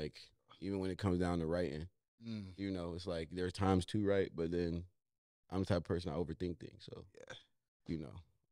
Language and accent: English; Columbus, Ohio, United States; also born or lived in Northern Virginia; I'm African. I would like to say I'm from Columbus, Ohio, but I spent the bulk of my life in Northern Virginia.